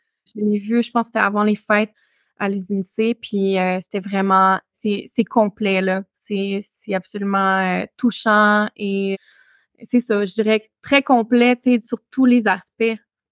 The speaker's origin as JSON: {"language": "French", "region": "Quebec", "country": "Canada", "said": "je suis pas uniquement autochtone, tu sais, je suis pas uniquement Huron-Wendat, tu sais, je suis québécoise"}